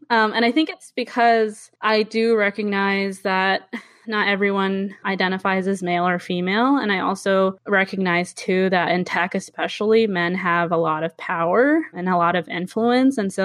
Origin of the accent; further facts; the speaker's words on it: Norfolk, Virginia, United States; now in San Francisco, United States; I was born in the Hampton Roads area of Virginia. So that's basically Norfolk, Virginia, Newport News, Hampton, and a few other cities in that area, southeastern Virginia. And I grew up for most of my life in Norfolk, Virginia.